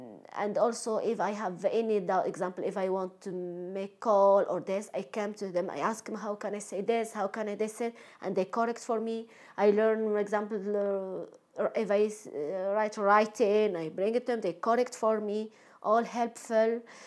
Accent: Morocco; English is a second language; moved away; I'm from Morocco. I've been here nearly 2 years.

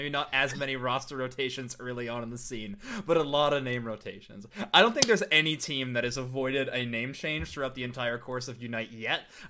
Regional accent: Canada; Oh, yeah, I'm Canadian.

